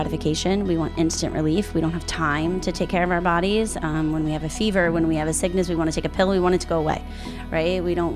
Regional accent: Fort Myers, Florida, United States; I'm a chiropractor, and I'm actually from Florida, Fort Myers, Florida, down south.

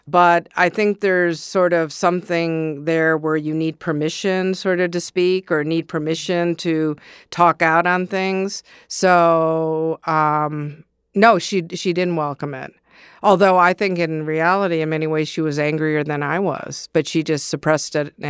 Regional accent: Ann Arbor, Michigan, United States; Growing up in Ann Arbor, I mean, basically, I remember as a kid, you know, being a little bit of a bully.

